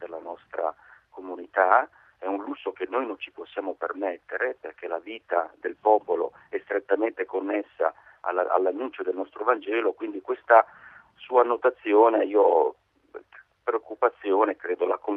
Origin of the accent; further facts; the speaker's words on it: Carpi, Emilia-Romagna, Italy; Rammento soltanto, sono di Carpi